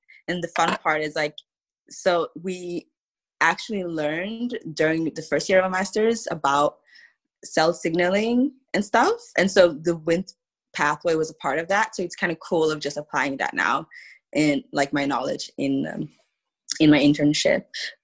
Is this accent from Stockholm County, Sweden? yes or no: yes; Stockholm, Stockholm County, Sweden; English is a second language; I am from Stockholm, Sweden